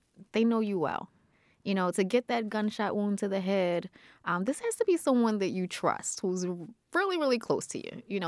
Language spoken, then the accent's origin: English; Baltimore, Maryland, United States; I grew up in Northeast Baltimore. And this funeral home was in the middle of West Baltimore, in the middle of the hood.